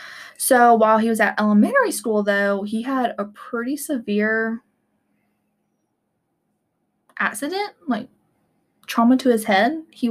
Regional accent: Phenix City, Alabama, United States; I am from Phoenix City, Alabama, which is right across the Chattahoochee River

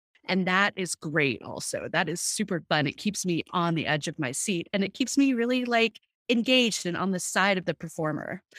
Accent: Texas, United States; which I'm not, I'm from Texas, but I was like the interloper in the friend group.

